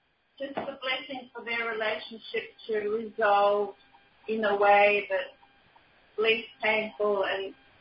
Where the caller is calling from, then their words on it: Australia; I'm calling from Australia.